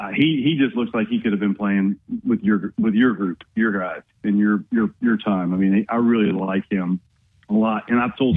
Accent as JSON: {"language": "English", "region": "Louisiana", "country": "United States", "tie": "born or raised there", "said": "You know, I'm from Louisiana"}